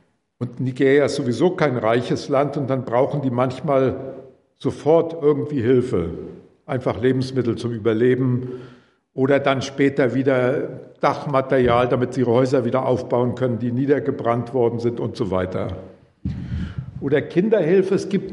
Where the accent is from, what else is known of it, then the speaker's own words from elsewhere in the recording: Heinebach, Hesse, Germany; das Dorf, wo ich herkomme, steht nicht ausdrücklich in der Bibel drin, leider. Das heißt, Heinebach, hat das schon mal jemand gehört? Nee, manchmal in Gemeinden ist überraschend, dann kennt jemand, das ist ein Dorf in Nordhessen bei Kassel.